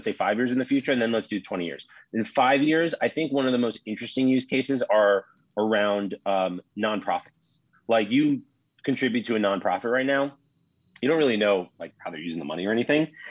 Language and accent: English; New York, United States; born there; I was born in New York. I'm a Knicks fan.